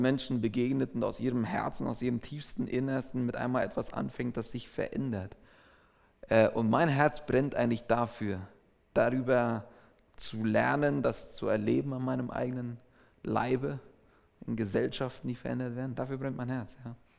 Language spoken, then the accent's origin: German; Paraguay; German is a second language; now in Switzerland; Ich komme aus Paraguay, aus Südamerika. Ich bin dort geboren und aufgewachsen.